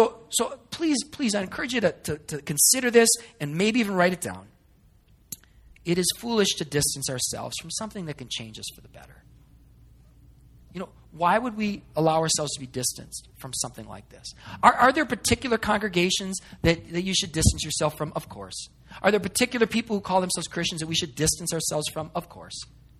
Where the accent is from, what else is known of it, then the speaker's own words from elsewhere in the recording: Hastings, Minnesota, United States; now in Shoreview, United States; that I didn't get growing up in Hastings, that I didn't get from my church in New Ulm, that I didn't get here in Shoreview.